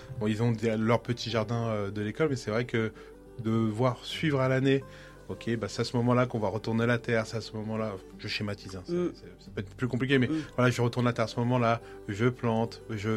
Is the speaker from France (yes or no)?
yes; Paris, Île-de-France, France; quand on vient de Paris, comme moi, nous... Enfin, c'est complètement différent. Enfin, moi, comme je dis, ça va faire 3 ans que je suis sur la région.